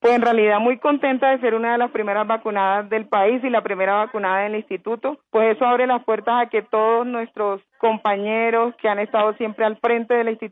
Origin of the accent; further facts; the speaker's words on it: María la Baja, Bolívar, Colombia; born there; now in Bogotá, Colombia; Nací en María la Baja Bolívar, es un pueblo que queda cerca a Cartagena. Yo estudié enfermería en la Universidad de Cartagena, me trasladé acá a Bogotá. Llevo aproximadamente 12 años viviendo acá en la ciudad de Bogotá